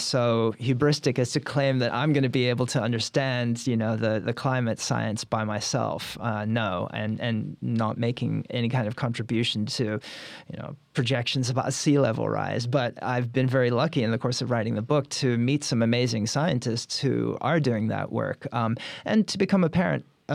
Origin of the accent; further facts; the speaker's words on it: South Africa; moved away; I'm originally from South Africa. My family left during the apartheid era, so I don't have much of an accent left.